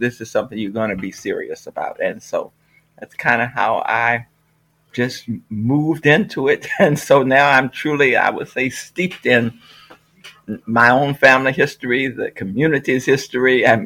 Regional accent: Virginia, United States; And so I grew up in Middlesex County, which is on Virginia's Middle Peninsula, and my whole family is they are right here. In fact, I have now in retirement moved back to Middlesex County.

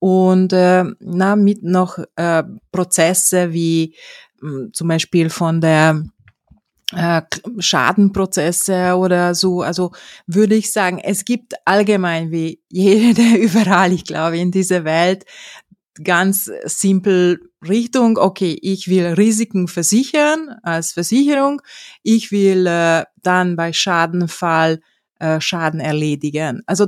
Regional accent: Hungary; German is a second language; now in Austria; Genau, also ich komme ursprünglich aus Ungarn

